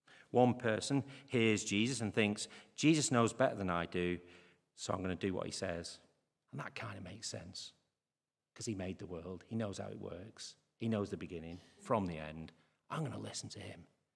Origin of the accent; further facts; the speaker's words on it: Croston, North West England, United Kingdom; But growing up in Croston as I did, a village infamous for flooding, I know something of the havoc floods can cause